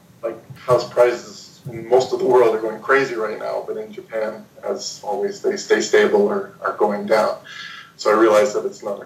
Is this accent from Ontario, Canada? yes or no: yes; Toronto, Ontario, Canada; Yeah, we're both Canadian.